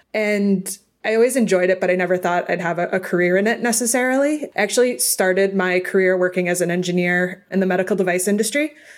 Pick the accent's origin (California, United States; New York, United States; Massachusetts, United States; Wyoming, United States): Massachusetts, United States; Boston; I grew up in Boston. So we are all diehard sports fans there.